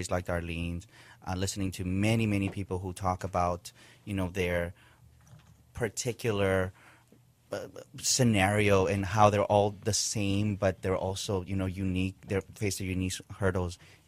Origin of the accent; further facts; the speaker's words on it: Lahaina, Hawaii, United States; I grew up in Lahaina on Maui.